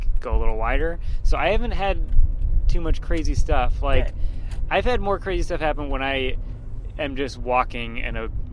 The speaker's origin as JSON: {"language": "English", "town": "Boston", "region": "Massachusetts", "country": "United States", "tie": "born or raised there", "said": "I grew up in Boston, but then I moved to a suburb of Boston, and that was right."}